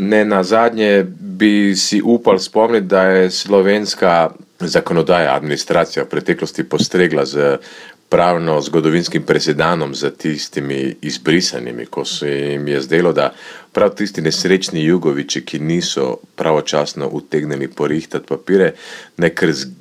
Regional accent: Croatia; Hrvati smo mnenja

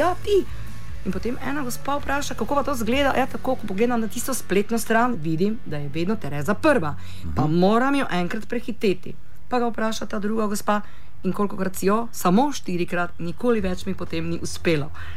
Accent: Prekmurje, Slovenia; Torej, prihajam iz Prekmurja, sem Prekmurka

